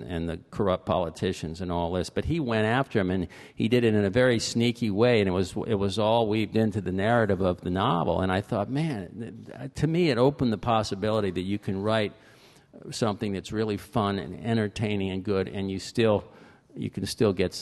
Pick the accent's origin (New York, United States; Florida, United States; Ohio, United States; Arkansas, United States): Florida, United States; Fort Lauderdale; I was born in Fort Lauderdale, and I grew up there, so this was in my backyard. I knew all the streets.